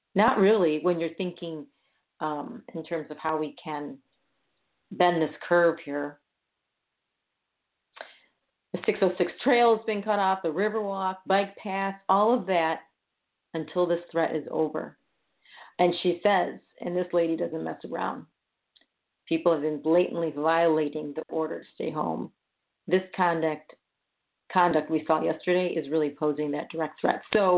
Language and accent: English; Chicago, Illinois, United States; But you know, people love the Chicago Lakefront. I'm born and raised in Chicago.